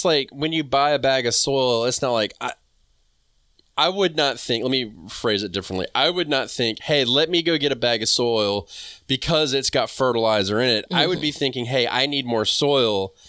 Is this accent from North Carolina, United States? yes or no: yes; North Carolina, United States; I'm from North Carolina.